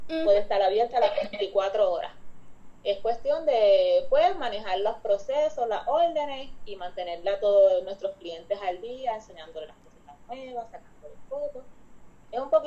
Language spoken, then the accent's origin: Spanish; San Germán, Puerto Rico; born there; nací en San Germán, tengo 42 años, soy esposa y madre de dos adolescentes.